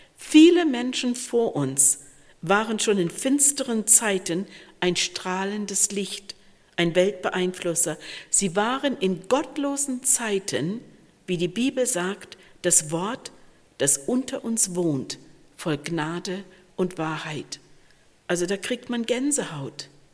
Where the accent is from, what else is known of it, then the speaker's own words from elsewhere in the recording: Canada; Ein Sänger aus meinem Heimatland … der hat mal geschrieben und gesungen